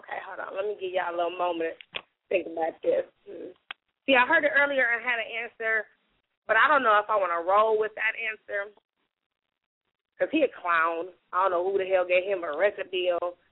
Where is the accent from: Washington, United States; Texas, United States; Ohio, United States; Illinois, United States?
Ohio, United States; Dayton; born there; See, a lot of people don't know this about me. I was born in Dayton, Ohio.